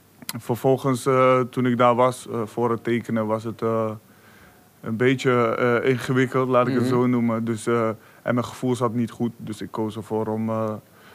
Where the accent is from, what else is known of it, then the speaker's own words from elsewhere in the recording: Netherlands; Maar ik ben in Nederland geboren. Dus en ik ben naar Nederland. Ben in Nederland naar school gegaan.